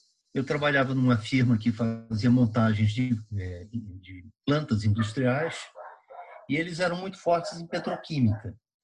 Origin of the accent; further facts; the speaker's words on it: Rio de Janeiro, Brazil; now in São Paulo, Brazil; nessa época, embora sendo carioca, eu já morava em São Paulo